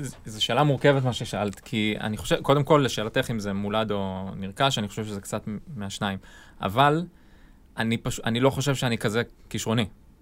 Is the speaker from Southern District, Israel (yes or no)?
yes; Arad, Southern District, Israel; moved away as an adult; now in Tel Aviv, Israel; אבל בגדול אני גדלתי בערד, ואחרי הצבא אני עברתי לתל אביב, בלי שום ידע בתחום הזה